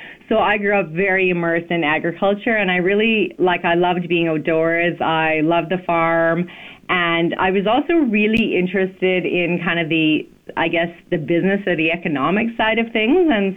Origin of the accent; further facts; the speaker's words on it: Canada; I think growing up in Canada, sort of feel like, oh, it's pretty equal.